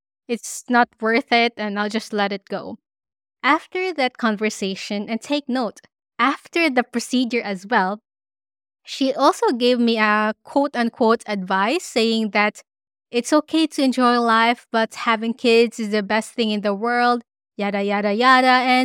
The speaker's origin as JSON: {"language": "English", "country": "Philippines", "said": "she could detect by the way I look or by the way I talk that I am Filipino."}